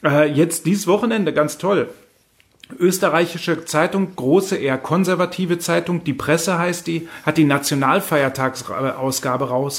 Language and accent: German; Germany; Gerade als Deutscher dazwischen, der beides mitkriegt, lernt man sehr schnell auf einmal, dass viele Dinge, die wir in Deutschland als toll erachten, dann gar nicht toll sind